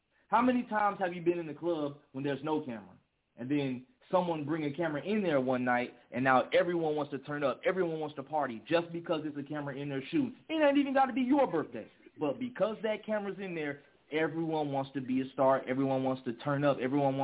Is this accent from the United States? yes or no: yes; Columbus, Georgia, United States; I'm originally from Georgia. I'm down here in the state of Georgia. I'm originally born in Columbus, Georgia, which is like an hour away from Atlanta.